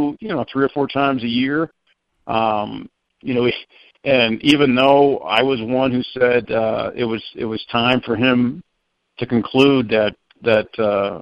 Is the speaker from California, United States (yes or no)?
no; Denver, Colorado, United States; I grew up in South Denver. I grew up a long walk from, from Pepsi Center.